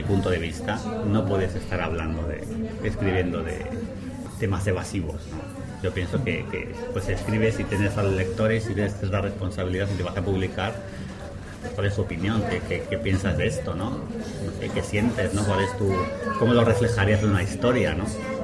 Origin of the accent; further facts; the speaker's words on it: Madrid, Community of Madrid, Spain; pero en Madrid, como yo soy de Madrid, pues lo tengo todo en la cabeza, no hay problema.